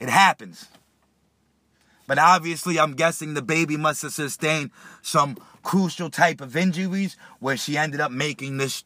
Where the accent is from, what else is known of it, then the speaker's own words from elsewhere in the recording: New York, United States; she comes from my neighborhood. You know, I'm from Long Island.